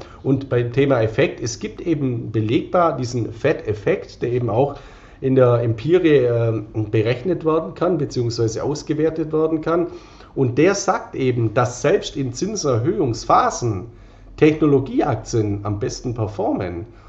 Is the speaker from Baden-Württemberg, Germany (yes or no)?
yes; Baden-Württemberg, Germany; Und ich bin ein Schwabe, wer streut, rutscht nicht aus.